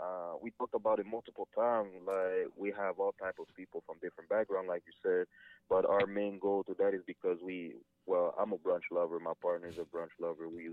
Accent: Montreal, Quebec, Canada; but you from the West, I'm from the East.

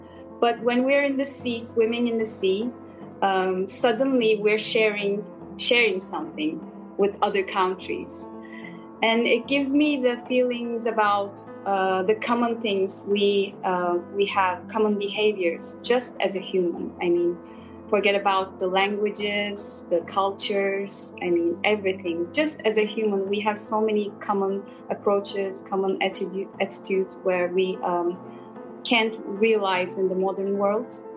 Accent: Turkey; I'm from Turkey, based in Istanbul.

